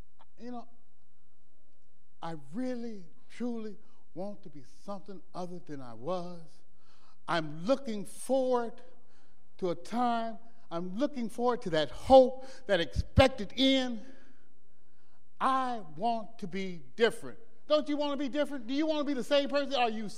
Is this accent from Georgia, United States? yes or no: no; Los Angeles, California, United States; born there; I was born in Los Angeles, California.